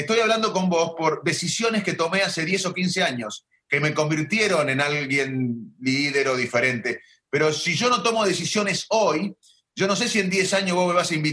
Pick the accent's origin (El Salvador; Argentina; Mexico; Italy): Argentina; Salto, Buenos Aires Province; also born or lived in Arroyo Dulce; Yo nací en un pueblito y me crié... Perdón, nací en el conurbano de Buenos Aires, pero me fui al año a vivir un pueblito de 1000 habitantes, Arroyo Dulce. Y sabía que... Y ahí crecí, después en Salto, que es un pueblo más de 20.000 o 25.000 habitantes